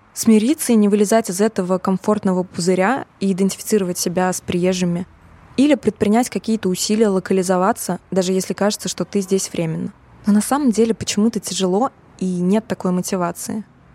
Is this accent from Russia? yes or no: yes; Russia; никогда больше не скрывала, что я из России